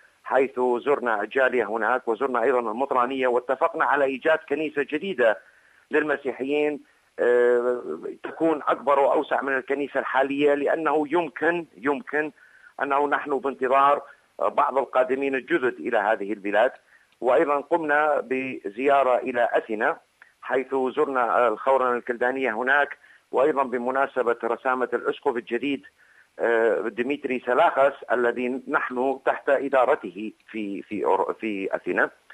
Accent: Iraq; التي تعود لا بالخير على بلادنا العراق

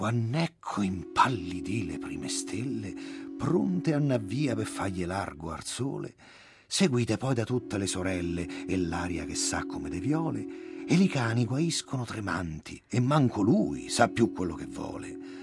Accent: Sulmona, Abruzzo, Italy; born there; accent: Abruzzese; io sono nato a Sulmona, ma tra il mio abruzzese e il dialetto romano non ci corre poi questa gran differenza.

